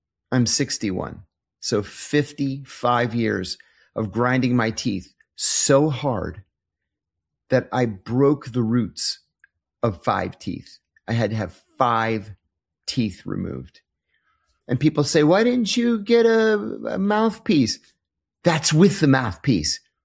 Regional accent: United States; And I said, well, I'm American.

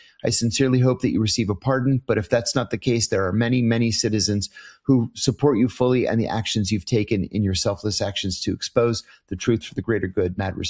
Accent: Iran; I had the great pleasure of growing up in Iran in the 1970s.

